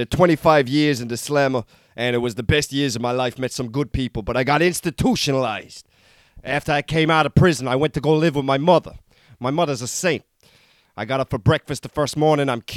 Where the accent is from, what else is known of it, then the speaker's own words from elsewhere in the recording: New York City, New York, United States; Yeah, I grew up on the Upper East Side of New York City.